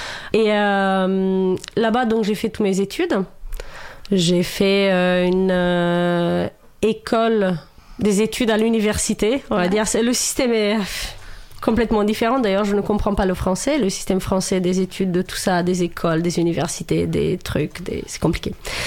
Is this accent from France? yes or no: no; Romania; moi je viens de Roumanie, à la base, je suis roumaine. D'ailleurs, j'aime bien dire que je suis roumaine plutôt que je viens de Roumanie.